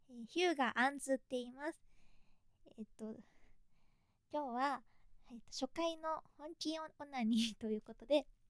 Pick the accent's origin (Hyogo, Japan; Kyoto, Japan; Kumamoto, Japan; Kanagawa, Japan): Kanagawa, Japan; 出身地は神奈川県です。